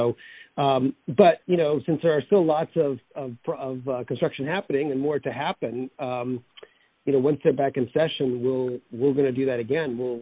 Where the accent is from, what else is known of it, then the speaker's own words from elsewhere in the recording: Boston, Massachusetts, United States; I'm from Boston.